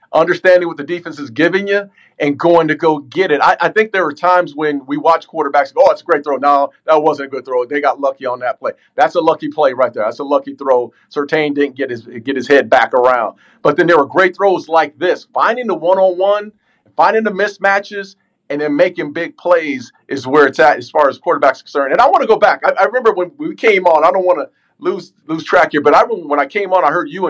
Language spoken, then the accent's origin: English; Texas, United States; I grew up in Texas. I live in Texas. I remember him in high school.